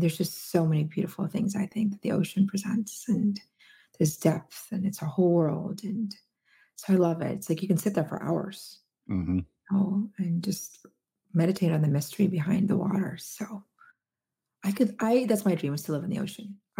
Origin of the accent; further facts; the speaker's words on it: Philippines; I grew up in the Philippines. It was a very poor country. I didn't see my parents for 5 years because that's how they immigrated here.